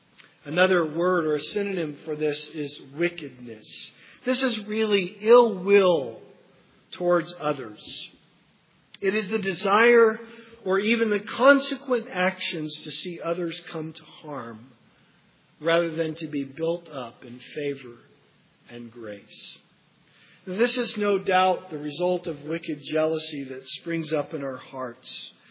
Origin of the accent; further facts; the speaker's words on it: United States; as believers growing up in America, so much of our theology is formed by our culture